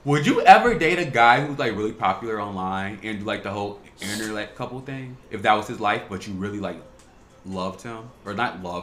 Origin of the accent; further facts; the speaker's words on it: Chicago, Illinois, United States; especially, like, growing up in Chicago, like, a lot of gay boys glamorize this, like, hood life aesthetic